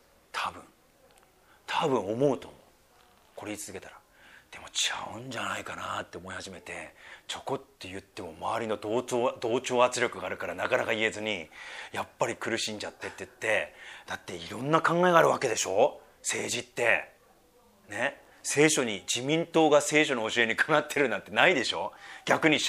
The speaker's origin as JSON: {"language": "Japanese", "region": "Tohoku", "country": "Japan", "said": "私の実家は東北ですからね"}